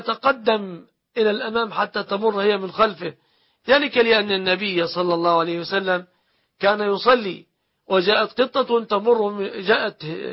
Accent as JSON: {"language": "Arabic", "country": "Egypt", "said": "أن يحفظ بلادنا مصر من كل مكروه وسوء"}